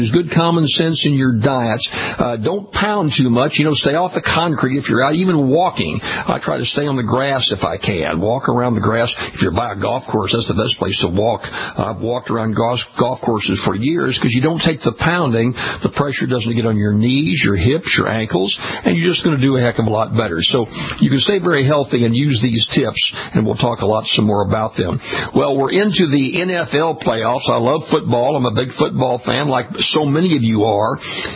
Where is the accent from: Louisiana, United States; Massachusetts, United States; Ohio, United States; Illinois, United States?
Louisiana, United States; What happens in a number of states, including my home state right here in Louisiana